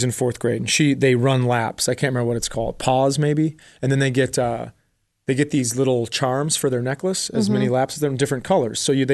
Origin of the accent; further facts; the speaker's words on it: Fergus Falls, Minnesota, United States; Same town I live in now. Oh, really? Yep. Where's that? Fergus Falls, Minnesota, it's called.